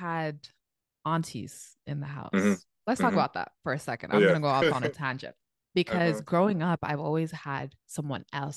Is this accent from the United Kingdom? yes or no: no; Senegal; it brings me back to when I was growing up in Senegal as well.